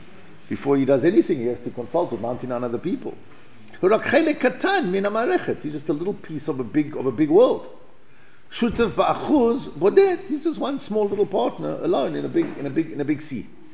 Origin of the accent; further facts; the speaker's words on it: South Africa; When I grew up in South Africa, if you did anything on Sunday, you opened your business, you got arrested.